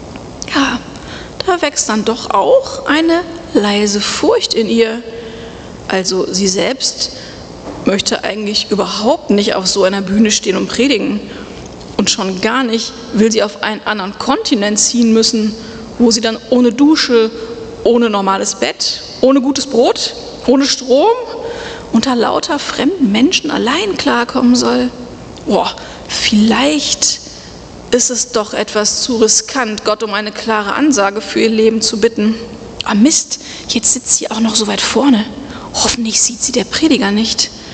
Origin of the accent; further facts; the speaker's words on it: Velbert, North Rhine-Westphalia, Germany; also born or lived in Essen; geboren bin ich in Essen. Meine beiden Eltern sind Uressener, wohnen auch schon seit 45 Jahren in Velbert. Da bin ich groß geworden.